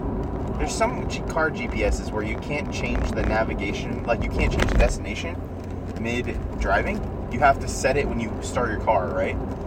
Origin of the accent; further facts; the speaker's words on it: United States; Anyway, I am American.